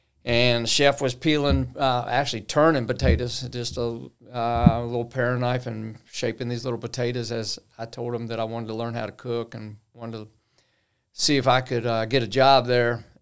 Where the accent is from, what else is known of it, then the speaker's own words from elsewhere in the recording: Lynchburg, Virginia, United States; also born or lived in Richmond; So, you know, I'm from Richmond, Virginia. I grew up in Lynchburg, Virginia.